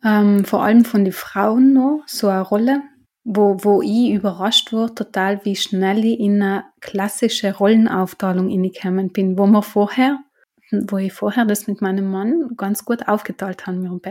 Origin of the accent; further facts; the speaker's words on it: Trentino-Alto Adige, Italy; so zumindest jetzt dort bei uns in Südtirol, habe ich die Möglichkeit, 2 Jahre oder 3 Jahre daheim zu bleiben.